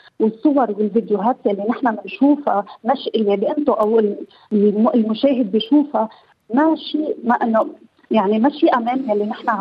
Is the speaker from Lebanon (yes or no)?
yes; Mays al-Jabal, Nabatieh Governorate, Lebanon; أنا بالجنوب، ميس الجبل، المنطقة المتاخمة للحدود الفلسطينية.